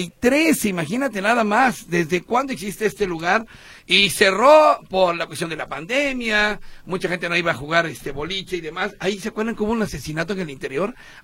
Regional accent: Mexico City, Mexico; also born or lived in Veracruz; No, soy también de la Ciudad de México.

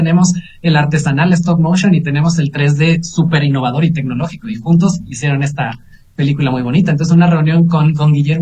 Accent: Guerrero, Mexico; Yo soy de Guerrero.

